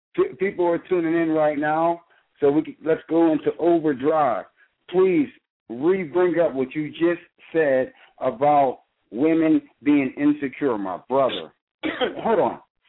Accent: New Kensington, Pennsylvania, United States; because I'm from New Kensington, you know what I'm saying? I got my whole hustle from the NKP. You know me, smoked off from New Kensington.

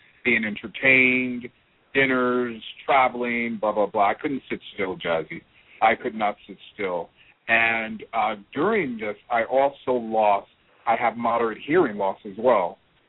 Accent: New Jersey, United States; I'm originally from New Jersey, yeah.

